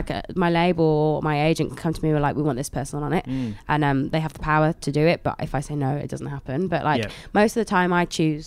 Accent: Glastonbury, South West England, United Kingdom; Do you know, the Glastonbury is like my hometown festival, and it just happens to be the biggest festival in the world.

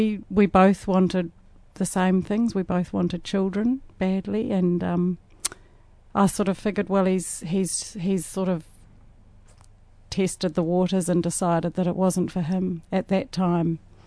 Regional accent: Dunedin, Otago, New Zealand; moved away as an adult; now in Melbourne, Australia; Dunedin, New Zealand.

